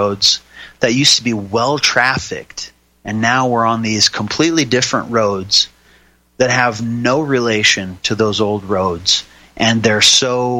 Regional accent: Montana, United States; born there; As I said, I was born in Montana, and I think of the idea of the mountain roads, the old logging roads.

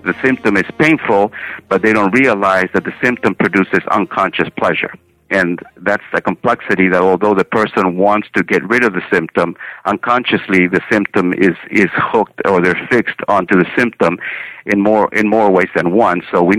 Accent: Chile; also born or lived in Argentina; My mother was North American from New York, my father Chilean, and I grew up between primarily in Chile, but also studied in Argentina

